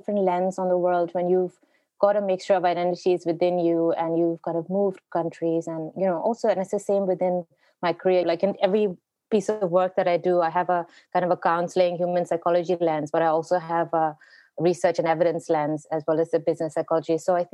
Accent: Mumbai, Maharashtra, India; moved away as an adult; now in London, United Kingdom; It's Mumbai and London. And I still have very strong ties with India. I have a sense of roots there.

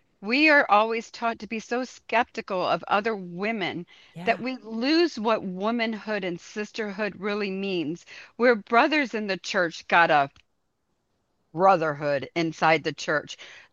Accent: West Palm Beach, Florida, United States; I was raised in West Palm Beach, Florida. It is pretty much probably 75 to 85% Puerto Rican.

